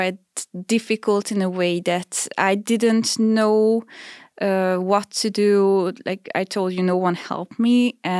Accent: Békéscsaba, Békés, Hungary; English is a second language; I was growing up in Békéscsaba, a city in the eastern part of Hungary. It's really close to Transylvania.

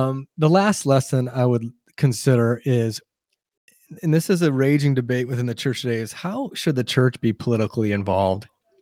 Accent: Wisconsin, United States; And I'm from Wisconsin. I've been in school my whole life, and I don't think I ever saw prayer once by any kind of authority in school.

